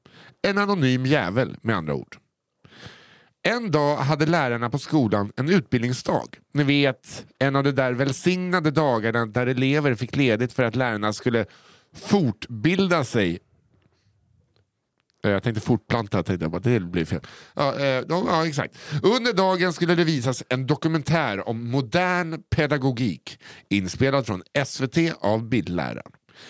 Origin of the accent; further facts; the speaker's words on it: Norrland, Sweden; Jag är uppvuxen i Norrlands inland.